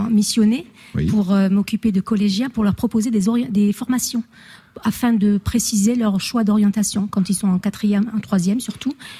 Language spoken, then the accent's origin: French; Morocco; puisque je suis originaire d'Afrique du Nord, du Maroc.